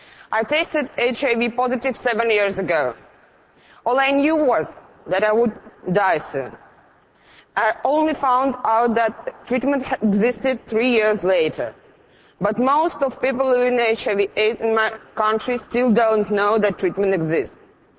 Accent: St. Petersburg, Saint Petersburg, Russia; I'm from St. Petersburg, from the Russian Federation.

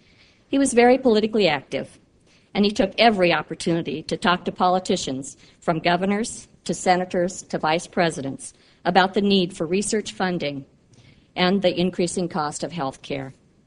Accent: Des Moines, Iowa, United States; I chose to stay at UIHC rather than go back to my hometown of Des Moines because I believed it would provide a good learning experience for a new grad

